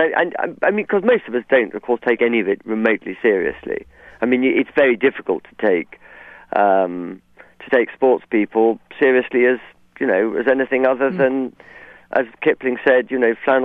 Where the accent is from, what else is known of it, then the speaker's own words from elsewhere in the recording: Scotland, United Kingdom; Of course, as a Scot